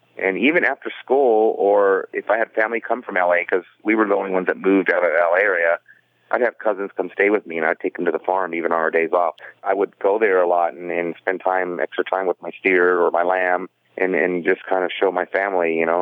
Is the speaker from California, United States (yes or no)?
yes; California, United States; I'm you know, Latino, I'm half Puerto Rican, half Mexican. I grew up in California, which is a big influence of what I do.